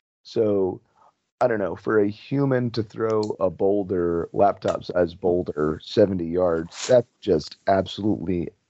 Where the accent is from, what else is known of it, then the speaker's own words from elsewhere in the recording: New Jersey, United States; also born or lived in Florida; Yeah, well, I was originally from New Jersey. My family's up here, and I had moved down there for the fiance, like I said.